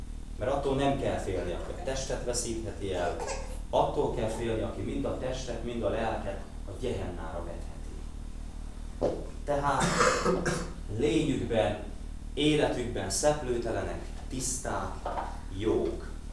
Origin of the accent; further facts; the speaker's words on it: Békéscsaba, Békés, Hungary; én ugye Békés Csabáról jövök, tehát rengeteg galamb van a belvárosban.